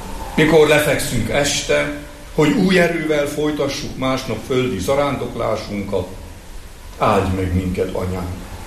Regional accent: Transylvania, Romania; és hát ugyebár erdélyi vagyok

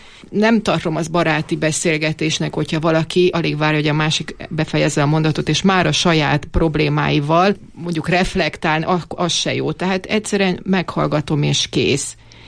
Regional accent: Zala, Hungary; now in Eger, Hungary; én ugye Zala megyei vagyok, és ott születtem, onnét kerültem ide Egerbe

